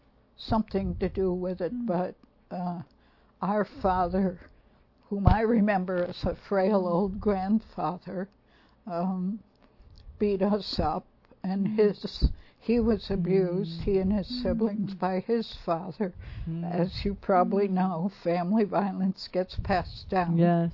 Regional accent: Iowa, United States; born there; I was born in Iowa on a farm, in a farmhouse.

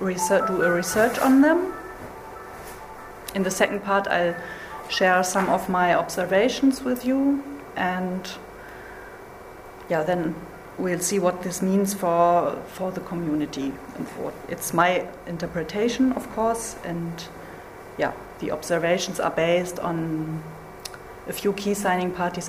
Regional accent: Berlin, Germany; English is a second language; I'm from Berlin

